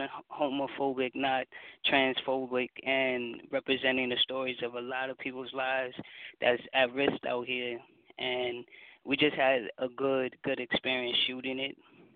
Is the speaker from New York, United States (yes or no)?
yes; Bronx, New York, United States; And me also growing up in the Bronx, I seen stories.